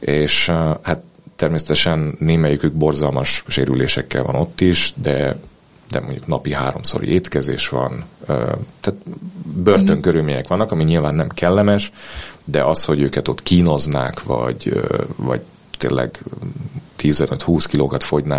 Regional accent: Hungary; Sok éves tapasztalatom, hogy magyarként elvetődök bárhová a világban

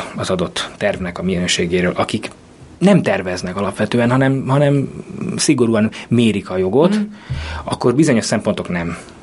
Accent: Mosonmagyaróvár, Győr-Moson-Sopron, Hungary; Az én szülővárosom kvázi főtere egy olyan tér, ahol senki nem lakik. Az egész téren valami 4-5 vagy 6 épület van. Ez Mosonmagyaróvár.

